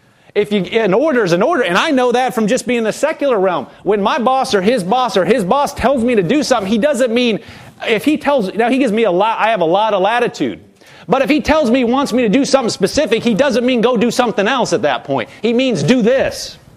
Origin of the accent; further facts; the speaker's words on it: Nebraska, United States; I'm from Nebraska. It gets cold in Nebraska.